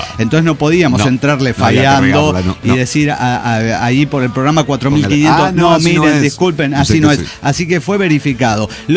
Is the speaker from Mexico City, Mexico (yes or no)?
yes; Mexico City, Mexico; now in Kilgore, United States; de Kilgore.